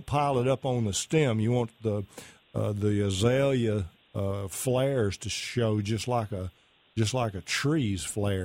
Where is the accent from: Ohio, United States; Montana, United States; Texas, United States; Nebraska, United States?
Texas, United States; Pittsburg; I'm from Pittsburgh, Texas, you know, the sandy acid soils over there, same as Sulphur Springs has.